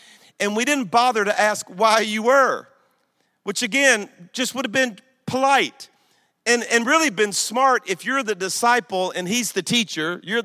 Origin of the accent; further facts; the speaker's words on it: Louisiana, United States; Let me just say, I'm from Louisiana, okay? So I see humor in things few people see humor